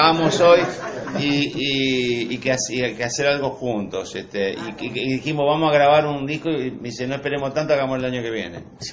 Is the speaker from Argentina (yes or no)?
yes; Argentina; soy de Villa María Selva, siempre nos ha costado mucho como llegar